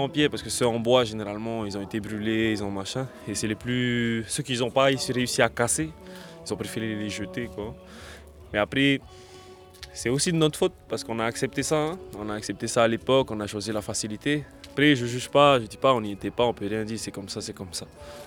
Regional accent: Taha'a, Leeward Islands, French Polynesia; also born or lived in Raiatea; now in France; Je viens de Taha, je suis né à Raiatea, j'ai grandi ici.

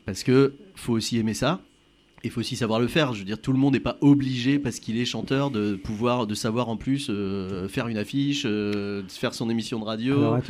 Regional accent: Auvergne-Rhône-Alpes, France; à Lyon maintenant depuis 6 ans, mais j'ai d'abord été estampillé chanteur toulousain parce que j'ai fait mes deux premiers albums à Toulouse. Mais sinon, je viens d'Auvergne, comme tout le monde.

